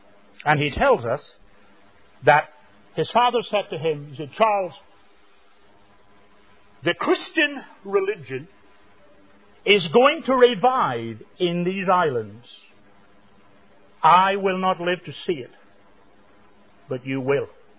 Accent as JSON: {"language": "English", "town": "Enniskillen", "region": "Northern Ireland", "country": "United Kingdom", "tie": "born or raised there", "said": "I know Epworth better than my hometown of Enniskillen."}